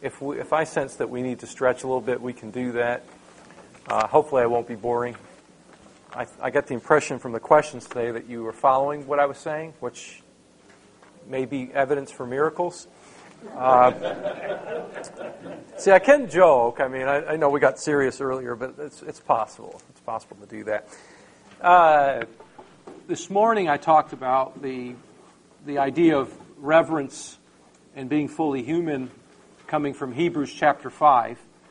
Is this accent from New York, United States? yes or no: yes; Niagara Falls, New York, United States; I grew up in Niagara Falls, New York. I spent half of my life in the Roman Catholic Church. My parents are Italian.